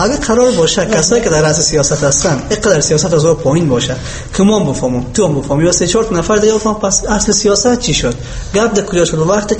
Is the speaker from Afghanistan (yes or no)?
yes; Afghanistan; یعنی ما افغان هستیم، مسلمان هستیم